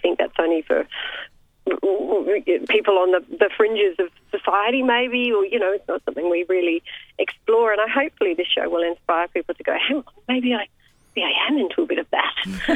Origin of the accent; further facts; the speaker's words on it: Brisbane, Queensland, Australia; actually after Melbourne I bring it to the Brisbane Festival in my hometown, which I'm so excited about.